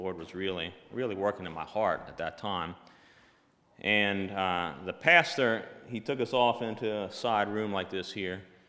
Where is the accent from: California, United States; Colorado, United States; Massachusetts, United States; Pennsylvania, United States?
Pennsylvania, United States; Durlock; born there; I was born in Durlock, Pennsylvania. Some of you may know where that is. It's a tiny little town in Lancaster. In 1977, and I was the third child